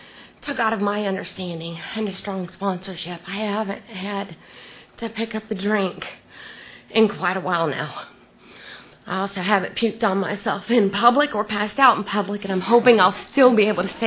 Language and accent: English; Indiana, United States; born there; also born or lived in Georgia / Chicago / New Jersey; So I was born in Indiana. From Indiana, we moved to Georgia. From Georgia, we moved to Chicago. From Chicago, we moved to Georgia. From Georgia, we moved to New Jersey. And from Jersey, we moved to Georgia.